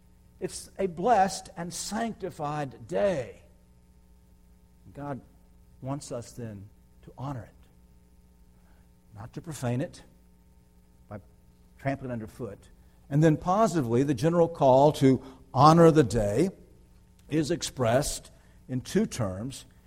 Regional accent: the South, United States; One of my really thankful as a Southerner change was that whole business about pork.

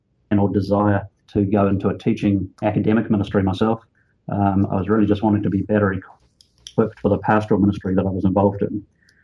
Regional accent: New Zealand; I grew up in New Zealand, a little country down under, famous for having loads of sheep and mountains and hills and lakes. And so I grew up in a very beautiful area.

